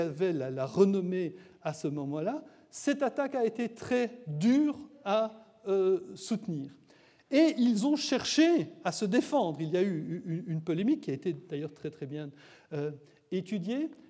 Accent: Belgium; jusqu'à ma génération, même chez nous en Belgique, nous lisions au lycée Dorgelès

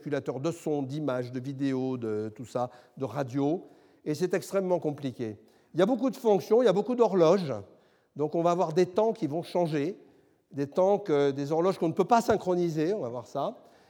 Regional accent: Southern France, France; Et puis chez nous, dans le Sud, on dit, quand on a raté un train et qu'on attend le suivant, on a le temps de tuer un âne à coups de figue.

